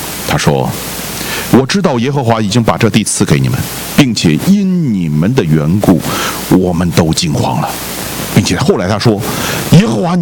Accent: China; 近代我们中国人在这个有抗战，是吧？

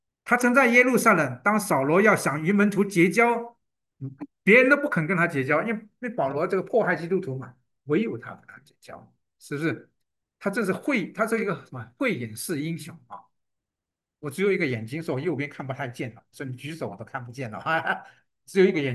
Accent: China; 我们中国人讲说忠勇之道不容易啊

